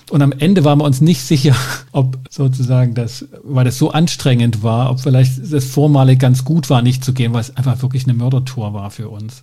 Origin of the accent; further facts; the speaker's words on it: Saxony, Germany; ich komme aus dem Erzgebirge, da geht es also mehr um dunkle Täler als um hohe Berge